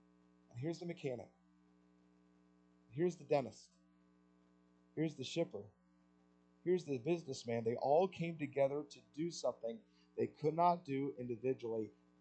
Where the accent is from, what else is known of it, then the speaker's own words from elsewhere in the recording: Atlanta, Georgia, United States; In our home church growing up in Atlanta